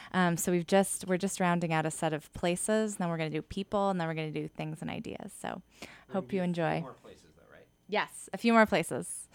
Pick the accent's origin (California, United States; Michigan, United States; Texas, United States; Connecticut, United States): California, United States; Berkeley; out of my hometown of Berkeley, California.